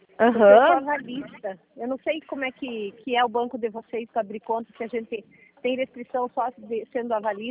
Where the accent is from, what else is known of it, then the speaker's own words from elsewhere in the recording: São Jorge, Brazil; Que eu sou de São Jorge, né?